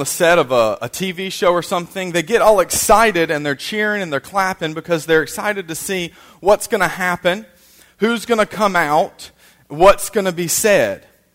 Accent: High Point, North Carolina, United States; also born or lived in Michigan / Georgia; now in Randleman, United States; I was raised, well, in Randleman, technically. I was raised in High Point, and now I live in Randleman.

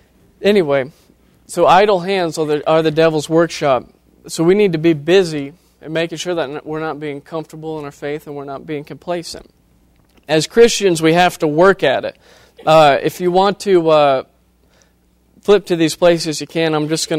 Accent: Ohio, United States; Now, as I said earlier, I'm from Ohio. I have my Ohio State tie on here.

